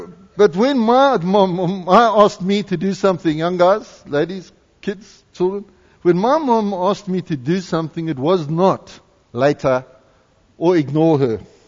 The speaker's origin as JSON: {"language": "English", "country": "South Africa", "lives_now": "Canada", "said": "Because I'm a Canadian citizen does not mean I don't honor my South African flag."}